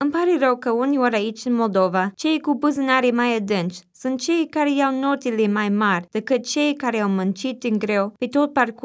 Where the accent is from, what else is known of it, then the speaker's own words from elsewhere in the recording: Eau Claire, Wisconsin, United States; Romanian is a second language; now in Romania; decât în orașul meu natal, Eau Claire, Wisconsin